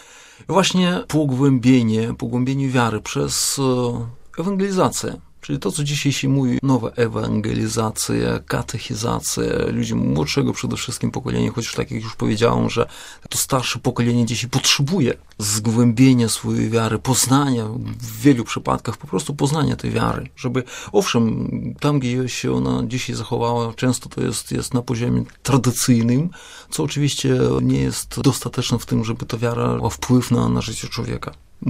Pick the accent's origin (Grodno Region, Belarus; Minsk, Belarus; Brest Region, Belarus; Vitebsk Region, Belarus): Vitebsk Region, Belarus; rzeczywiście pochodzę z tej ziemi i jako kapłan od początku pracowałem